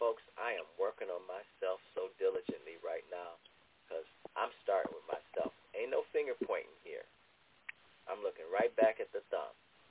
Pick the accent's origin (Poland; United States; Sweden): United States; Ohio; now in New Jersey, United States; my home state of Ohio, New Jersey, where I reside now